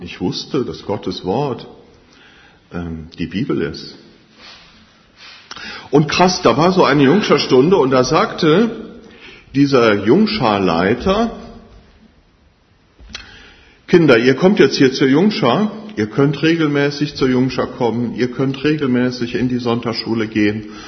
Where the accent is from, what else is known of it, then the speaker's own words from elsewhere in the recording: Refrath, North Rhine-Westphalia, Germany; Ja, ich hier in Refrath geboren, als Kind in dem Haus groß geworden, um die Gemeinde herum. Der Papa war Hausvater hier im Haus.